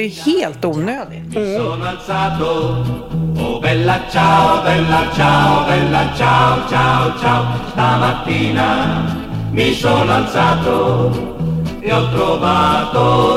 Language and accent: Swedish; Storholmen, Sweden; Jag sitter där och får de här bilderna av min uppväxt på Storholmen.